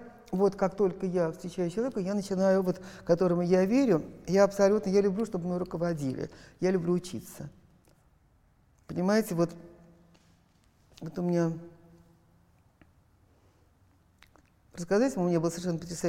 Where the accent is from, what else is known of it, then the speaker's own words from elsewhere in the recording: Russia; Я говорю: «Я из России». «Это где?» Я говорю: «Россия, такое государство есть».